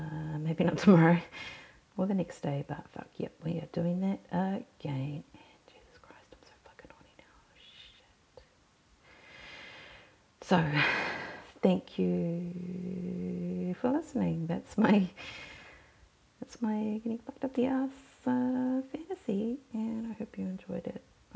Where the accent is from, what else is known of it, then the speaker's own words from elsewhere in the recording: Australia; accent: bogan; for me it's the most common, like, bogan type of accent. Like, bogan's like the equivalent of white trash, I guess.